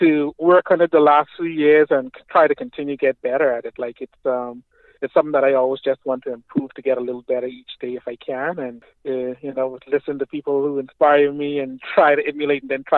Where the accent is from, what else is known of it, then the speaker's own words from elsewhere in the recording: Bahamas; so I'm originally from the Bahamas. Growing up there, I always used to be in the school choirs